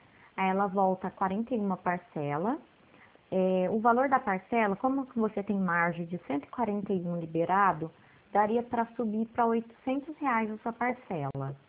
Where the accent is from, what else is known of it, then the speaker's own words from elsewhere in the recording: Primavera, São Paulo, Brazil; Ah, eu também sou aqui de Primavera.